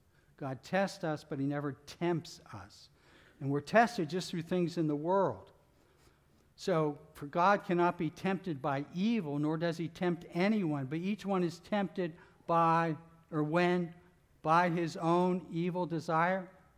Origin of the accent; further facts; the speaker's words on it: Pittsburgh, Pennsylvania, United States; I grew up in Pittsburgh, and the first time I ever saw anybody crabbing, I was amazed. You don't go crabbing up in Pittsburgh.